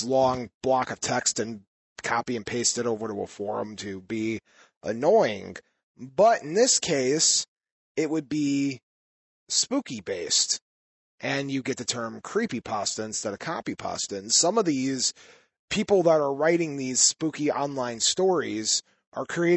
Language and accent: English; Illinois, United States; Well, I grew up in the Chicagoland area.